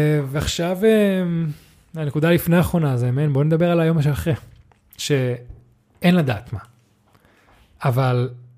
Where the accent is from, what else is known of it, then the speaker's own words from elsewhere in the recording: Spain; אני גדלתי באירופה, אני גדלתי בספרד